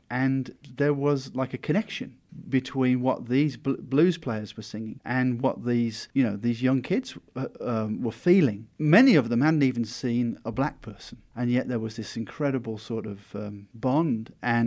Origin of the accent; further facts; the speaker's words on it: United Kingdom; so I'm a Brit, come from across the pond and all that.